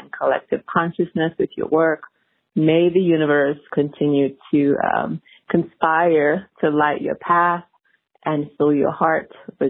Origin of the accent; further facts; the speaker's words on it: Nigeria; born there; I am Nigerian by birth